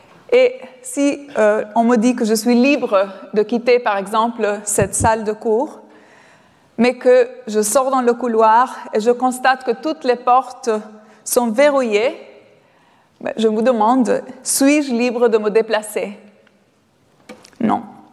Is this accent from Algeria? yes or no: no; Albania; born there; French is a second language; moved away; Je suis née en Albanie, sous le communisme, et je me souviens très bien la première fois où j'ai voyagé en Occident avec ma grand-mère. J'avais environ 11 ans.